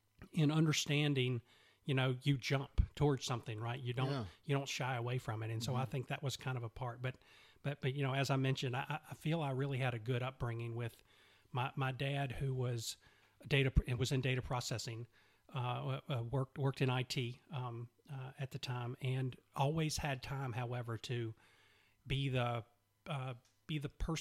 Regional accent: Charlotte, North Carolina, United States; also born or lived in Atlanta; So I was born in Atlanta, moved here when I moved to Charlotte when I was three. Mm-hmm. I've been here ever since. Grew up in probably suburban Charlotte

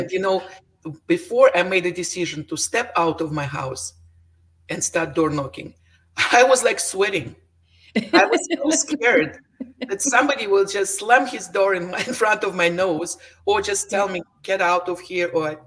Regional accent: Moscow Oblast, Russia; English is a second language; moved away as an adult; now in Canada; Well, I'm originally from Russia, Moscow region. I moved to Canada in 1997. And in Russia, I was a teacher and principal at school.

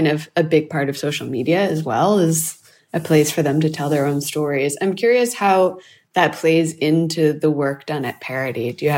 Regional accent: Chicago, Illinois, United States; I also grew up loving Michael Jordan. I'm from Chicago and Yeah, I was a huge Bulls fan.

